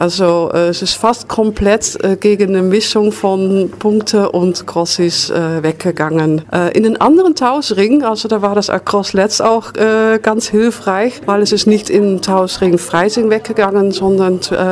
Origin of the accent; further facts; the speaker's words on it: Netherlands; German is a second language; now in Germany; Ich biete zwar als Niederländerin biete ich Übersetzungen an, Niederländisch-Deutsch